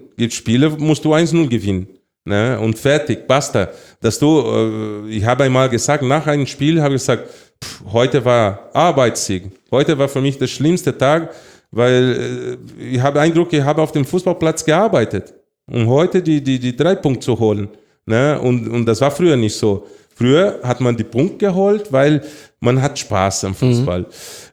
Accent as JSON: {"language": "German", "country": "Brazil", "tie": "born or raised there", "also_born_or_lived": "Munich, Germany", "said": "Also klar, Brasilien, ich bin aufgewachsen in Brasilien geboren, aber die Zeit, dass ich hier in Deutschland gelebt habe und sogar in München, das 6 Jahre war, es war sehr schön."}